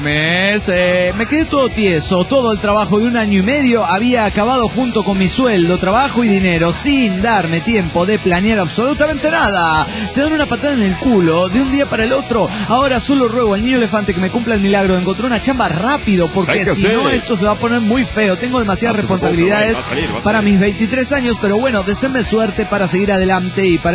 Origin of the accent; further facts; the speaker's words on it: Culiacán, Sinaloa, Mexico; Hola, ¿cómo están? Soy el auditor de Culiacán, México.